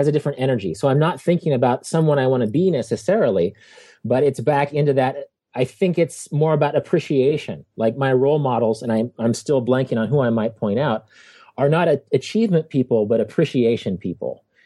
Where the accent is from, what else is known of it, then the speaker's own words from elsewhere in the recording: Wichita, Kansas, United States; I'm from Wichita, Kansas.